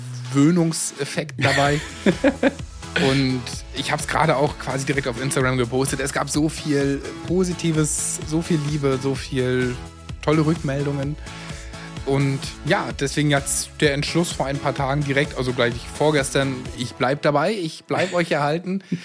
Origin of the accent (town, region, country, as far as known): Baltic coast, Germany; born or raised there; also born or lived in Berlin